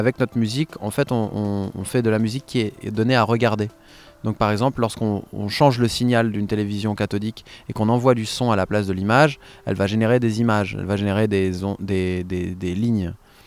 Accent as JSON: {"language": "French", "town": "Paris", "region": "Île-de-France", "country": "France", "tie": "born or raised there", "said": "ils étaient pas loin de là où j'ai grandi, dans le 13e arrondissement."}